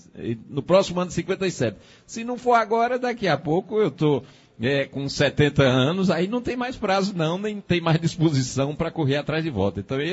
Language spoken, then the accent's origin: Portuguese; Carnaíba, Pernambuco, Brazil; eu sou daqui, eu não estou descendo aqui, eu já vivo aqui no Pajeú, aqui é a minha terra, nasci em Carnaíba